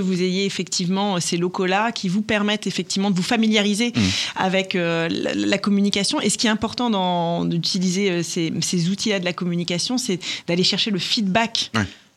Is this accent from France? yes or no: yes; Hauts-de-France, France; now in Lille, France; je suis née en Picardie, en pleine campagne. J'avais des parents et des grands-parents très reliés à la nature, à la terre, au potager, etc. Et donc ça, c'était des racines fortes. Et moi, je suis arrivée à Lille.